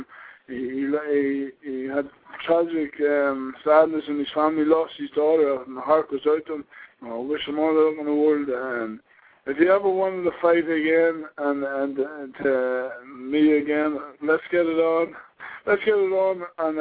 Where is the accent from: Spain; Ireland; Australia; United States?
Ireland; Like a drink, but I'm Irish, nothing to do with anybody, and it's just me.